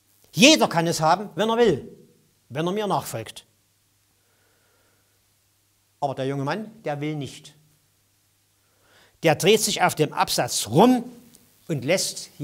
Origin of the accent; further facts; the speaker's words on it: East Germany, Germany; Wir im Osten, wo ich herkomme, wir haben 40 Jahre lang so die primitive Spielart des Materialismus mitgemacht.